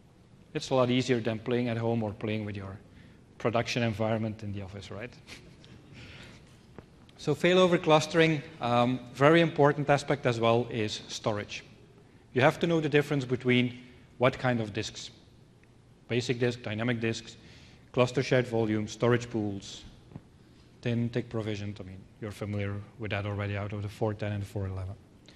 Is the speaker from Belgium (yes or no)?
yes; Belgium; I'm from Belgium